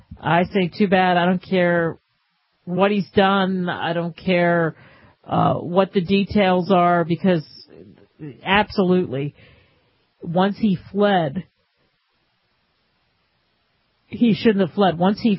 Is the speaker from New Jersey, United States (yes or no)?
yes; Camden, New Jersey, United States; The first drive-in movie was in 1933, a stone's throw away from where I grew up in Camden, New Jersey, right?